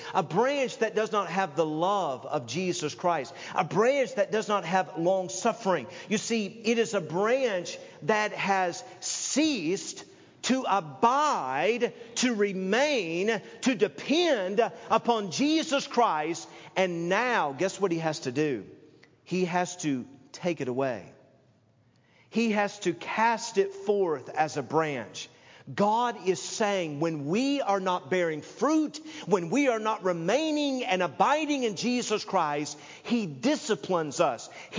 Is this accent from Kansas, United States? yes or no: no; Tennessee, United States; I grew up with ticks. Ticks were my best friend, you know, growing up in Tennessee.